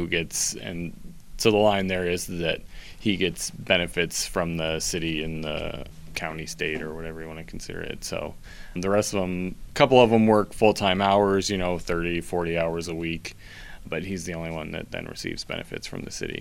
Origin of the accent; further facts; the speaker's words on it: Sioux City, Iowa, United States; now in Dexter, United States; Nope, I grew up in Sioux City, Iowa. Spent about 20 years or so there. And then I moved to Des Moines 6 years ago this September.